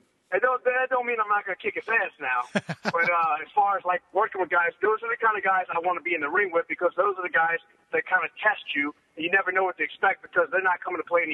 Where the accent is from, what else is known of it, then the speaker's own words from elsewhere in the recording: the South, United States; I mean, we're from different areas, but we're both from the South, so we got that connection.